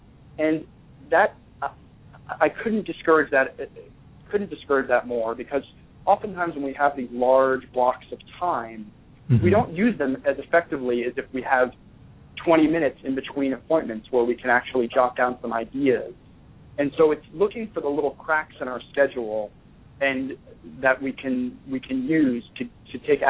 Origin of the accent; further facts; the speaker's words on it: New York, United States; You know, you have to realize I'm a New Yorker.